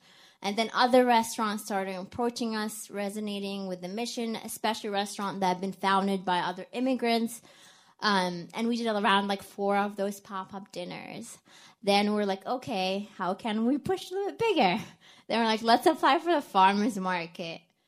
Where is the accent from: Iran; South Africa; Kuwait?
Kuwait; English is a second language; now in United States; I'm from Kuwait. I moved to the U.S. around 2010, which is like 9 years ago. I remember moving like in the middle of January to Wisconsin, a state I never heard about before